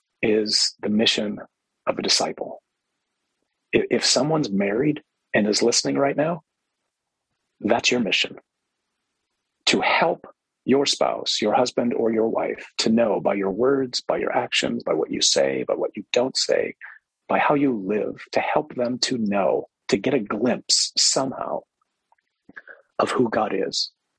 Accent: Detroit, Michigan, United States; So, growing up in Detroit, so my dad was CEO of Chrysler before Lee Iacocca.

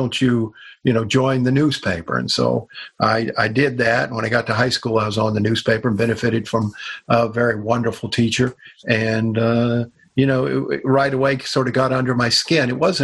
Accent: Kentucky, United States; also born or lived in Detroit; Well, we were back and forth from Kentucky to Detroit. My dad, you know, our family's fairly typical, coming out of the Appalachian foothills.

